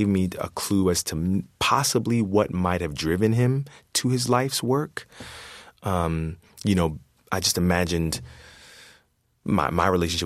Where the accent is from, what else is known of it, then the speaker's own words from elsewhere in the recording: Philadelphia, Pennsylvania, United States; Growing up in Philadelphia, I knew very well about the work of William Still